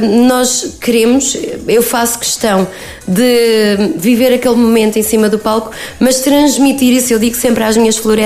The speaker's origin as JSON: {"language": "Portuguese", "town": "Praia de Mira", "region": "Centro", "country": "Portugal", "said": "Eu sou da Praia de Mira e os meus colegas de cada localidade, não é?"}